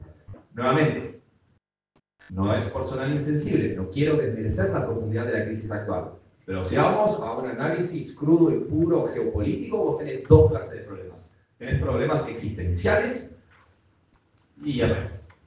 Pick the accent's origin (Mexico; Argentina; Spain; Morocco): Argentina; que nosotros lo podemos entender de cierta manera, pues somos argentinos.